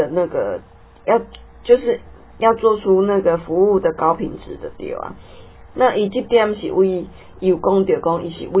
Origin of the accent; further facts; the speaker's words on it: Taiwan; 可以做我们台湾人，做我们台湾，改变我们台湾年轻人的价值观。